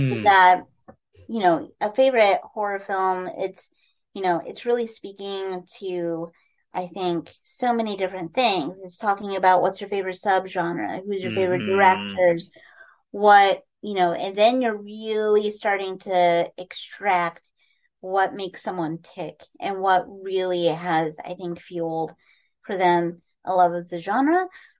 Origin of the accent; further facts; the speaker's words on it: Iowa, United States; but I grew up in Iowa, right next door. So it always, I always call myself a child of the corn.